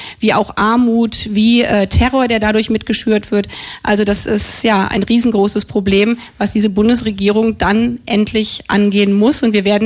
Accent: Brandenburg, Germany; ich komme aus Brandenburg, in der Lausitz

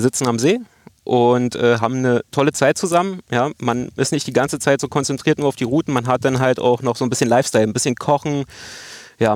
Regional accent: Königs Wusterhausen, Brandenburg, Germany; born there; now in Niederlehme, Germany; Genau, ich wurde in Königs Wusterhausen geboren und wohne derzeit in Niederlehme. Das ist so 2 Kilometer entfernt von Königs Wusterhausen. Und das ist hier meine Heimatgewässer.

